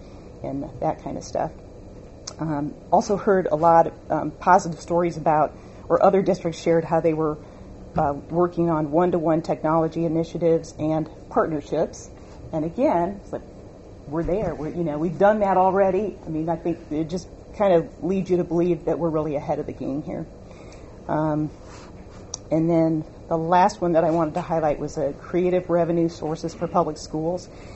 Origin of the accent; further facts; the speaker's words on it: Marysville, United States; as soon as I said, you know, I'm from Marysville, I mean, I barely said